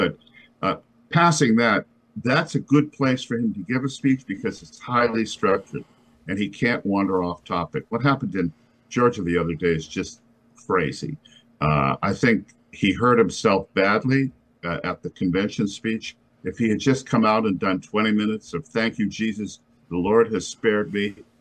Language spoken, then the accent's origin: English; Ireland; Well, I'm an Irishman who doesn't bet, Niall.